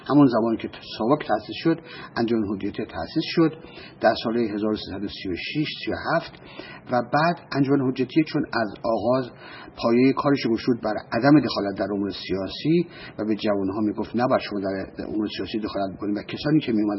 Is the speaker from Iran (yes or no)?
yes; Tehran, Tehran Province, Iran; پدرم بالاخره در تهران کاری یافت و من در 2 سالگی با خانواده‌ام به تهران اومدیم و در تهران من بزرگ شدم. در تهران من به مدرسه رفتم و خانواده من خانواده بسیار بسیار مذهبی و در این حال فقیری بودن.